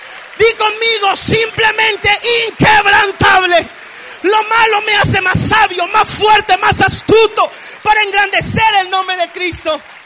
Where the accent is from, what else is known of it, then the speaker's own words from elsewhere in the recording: Mexico; me cuesta la cabeza en México. Un día enfrente de todo el comité ejecutivo en mi país les dije